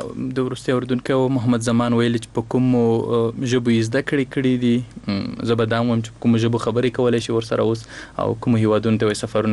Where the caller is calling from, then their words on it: Faryab, Afghanistan; فاریاب نه